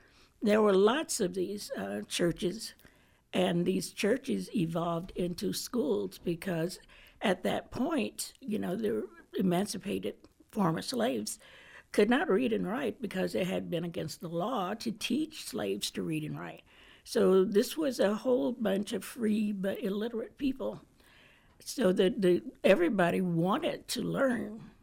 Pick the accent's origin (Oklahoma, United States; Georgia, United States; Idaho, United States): Georgia, United States; Temple; moved away as an adult; I was born and raised here in Carroll County, 1947, the good old days. I was born and raised in Temple. My family were sharecroppers from the time I was born until I left home in 1965 when I graduated from Carver High. I went out west